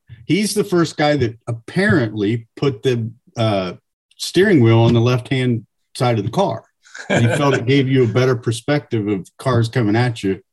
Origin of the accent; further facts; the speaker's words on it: Fredericktown, Ohio, United States; I grew up in Fredericktown